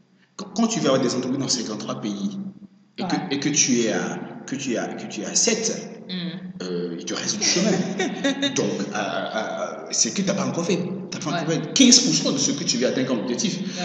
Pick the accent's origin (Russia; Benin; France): Benin; mais tiens, moi je suis béninois, tu le sais. Chez nous, au Bénin